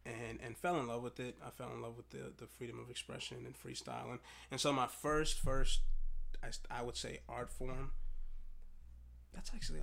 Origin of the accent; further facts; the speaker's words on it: Boston, Massachusetts, United States; growing up in Boston my whole life, to sort of stay out of trouble, like, my uncles got us to go to church at a really early age.